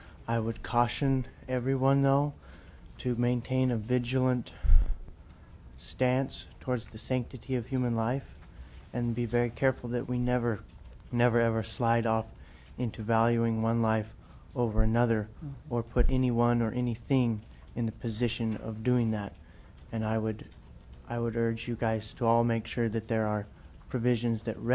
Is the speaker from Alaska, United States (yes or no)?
yes; Fairbanks, Alaska, United States; I'm from Fairbanks. I just flew down here on a whim to visit the Capitol